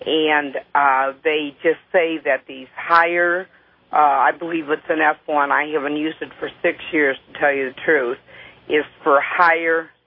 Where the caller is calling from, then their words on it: Illinois, United States; I'm calling from Southern Illinois.